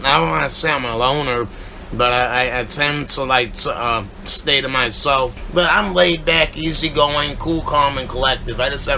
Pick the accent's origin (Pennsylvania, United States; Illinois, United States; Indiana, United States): Illinois, United States; Chicago; I was born here in Chicago at the old Cook County Hospital. I've lived in Chicago my whole life.